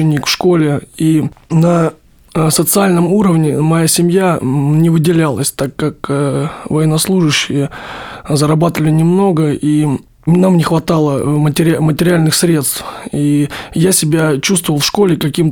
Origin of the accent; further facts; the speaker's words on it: Grozny, Chechnya, Russia; also born or lived in Rostov Oblast, Russia; Родился я в Ростовской области в семье военнослужащих. Переехали мы в Чечню, в Грозный. Там начинал я свое детство.